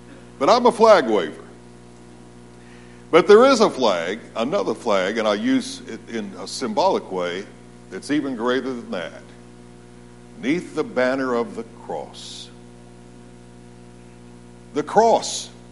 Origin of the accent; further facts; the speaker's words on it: Jacksonville, Florida, United States; I was saved at 14 years old in Florida. I grew up in Jacksonville, Florida. Anybody ever heard of that?